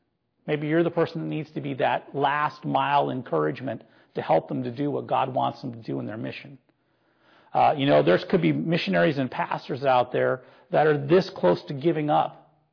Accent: North Dakota, United States; Now, I grew up in North Dakota. I kind of like all four seasons

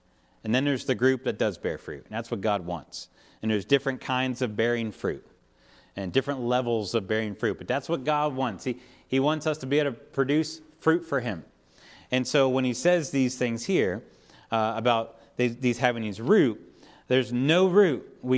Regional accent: Pennsylvania, United States; I grew up in Western Pennsylvania and lots of trees.

